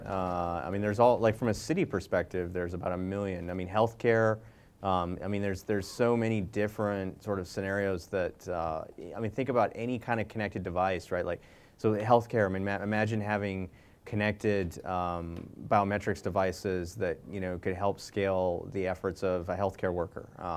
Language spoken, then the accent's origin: English; Atlanta, Georgia, United States; I live in Georgia, I'm from Atlanta, and we like barbecue.